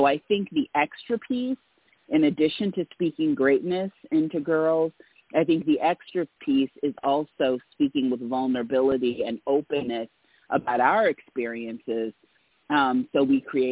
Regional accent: Indiana, United States; It is a lifelong dream that I had since I was a little bookish girl growing up in Indiana.

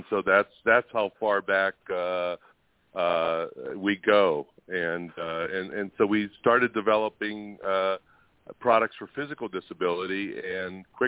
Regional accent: Pennsylvania, United States; now in Chicago, United States; I'm an Illinois guy. I grew up in Pennsylvania early years and live in Illinois now, Chicago.

